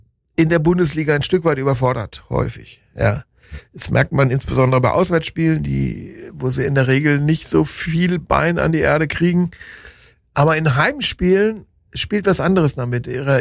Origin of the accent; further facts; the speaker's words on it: North Rhine-Westphalia, Germany; Ist Westfalen, ist meine Heimatregion, wenn man so will. Ich bin zwar nicht im Ruhrpott